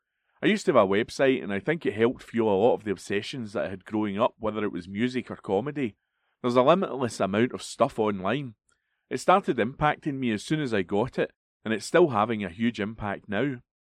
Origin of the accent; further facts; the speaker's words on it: Glasgow, Scotland, United Kingdom; Even within Scotland, I grew up in Glasgow, so I was always a bit of a city kid